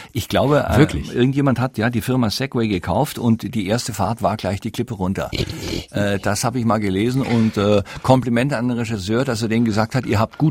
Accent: Baden-Württemberg, Germany; Also ich als Schwabe höre bei Uwe einen ganz sanften Monomer-Sound raus.

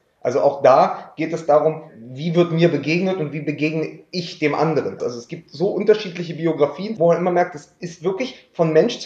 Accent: Berlin, Germany; born there; ich bin ja gebürtiger West-Berliner und es ist schon immer so, dass das Heimatgefühl dort stark verwurzelt ist und dass ich mittlerweile auch heimisch geworden bin, so wie meine Nachbarn im Wedding.

